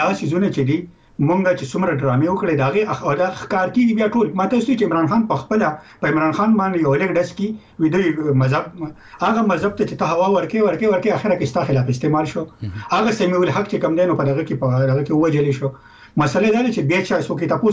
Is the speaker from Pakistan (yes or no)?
yes; Khyber Pakhtunkhwa, Pakistan; موږ د پښتونخوا یو